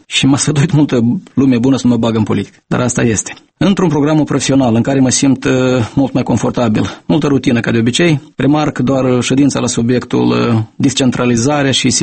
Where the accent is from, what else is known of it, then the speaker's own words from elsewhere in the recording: Mingir, Hîncești District, Moldova; O problemă aparte, cu ce mă duc la primul sunet din satul meu de Baștina, iau un lot de cărți pentru bibliotecă